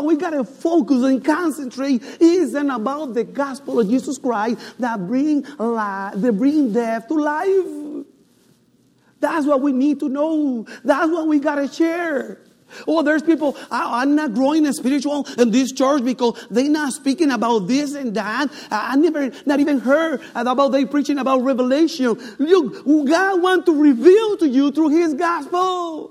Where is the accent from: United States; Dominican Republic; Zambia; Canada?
Dominican Republic; English is a second language; I born and raised in Dominican Republic.